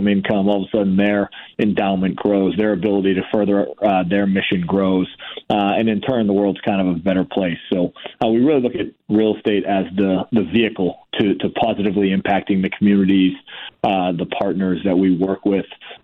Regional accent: Boston, Massachusetts, United States; I grew up in Boston where they, you know, supposedly have great fans, but don't hold the candle to ours.

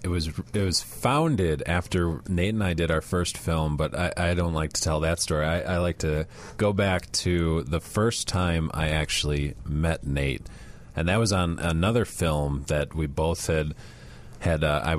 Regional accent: Chicago, Illinois, United States; Portage Park area, yeah. Chicago, Illinois, my entire life.

